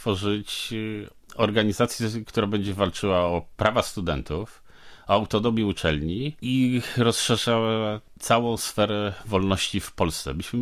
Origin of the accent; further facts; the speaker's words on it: Bydgoszcz, Kuyavian-Pomeranian Voivodeship, Poland; born there; Ja przecież urodziłem się w Bydgoszczy, studiowałem w Toruniu.